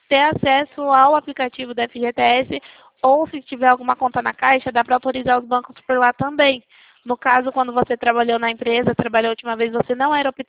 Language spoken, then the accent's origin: Portuguese; Leme, São Paulo, Brazil; Eu sou aqui de Leme.